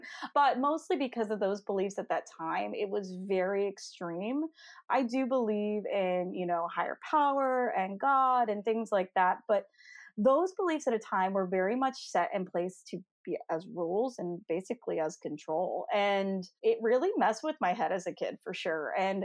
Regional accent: Fort Worth, Texas, United States; I am the daughter of a minister, and I grew up actually in Fort Worth, Texas, and we were all homeschooled

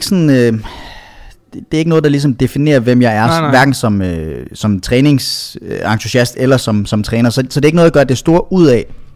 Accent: Jutland, Denmark; moved away as an adult; now in Copenhagen, Denmark; jeg kommer fra Jylland, og jeg flyttede til København, da jeg var lige omkring 20.

